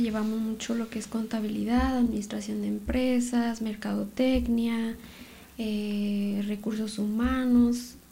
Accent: Michoacán, Mexico; Venimos de Michoacán, del estado de Michoacán, México.

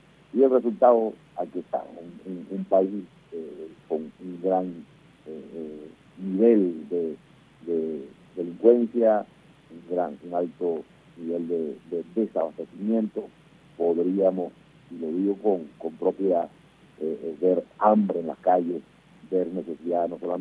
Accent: Venezuela; O sea, como venezolano, tengo la responsabilidad de cooperar

